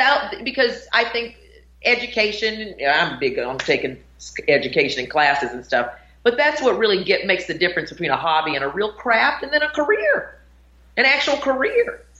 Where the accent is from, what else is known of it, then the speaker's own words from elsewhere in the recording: Winston-Salem, North Carolina, United States; when I wanted to go to college growing up in Winston-Salem, North Carolina, I always wanted to go to UCLA, maybe because it was the furthest place from home.